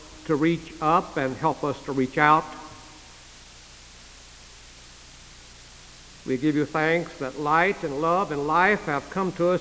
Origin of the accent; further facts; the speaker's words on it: North Carolina, United States; The church I grew up in Eastern North Carolina, Mintz Baptist Church, was then without a pastor.